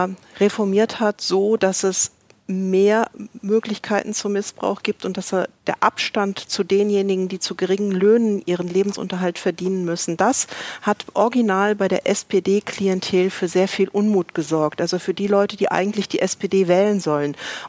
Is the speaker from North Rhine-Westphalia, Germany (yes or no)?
yes; North Rhine-Westphalia, Germany; ich stamme aus Nordrhein-Westfalen